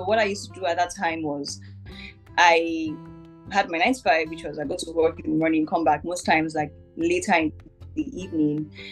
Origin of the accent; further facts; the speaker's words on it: Jos, Plateau, Nigeria; I am 27. I'm about to turn 28. I grew up in Jos, Plateau State